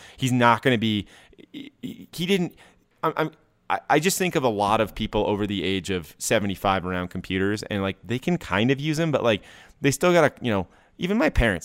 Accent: Colorado, United States; when I grew up in Colorado, I was right on the kind of on the tail end of the foothills, right? You know, it was close enough to drive to a Starbucks, but I had mountains behind my parents' house. It was kind of a cool place to grow up.

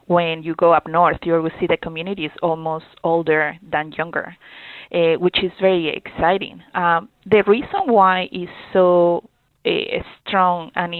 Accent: Colombia; now in United States; I was born in Colombia, raised in Colombia

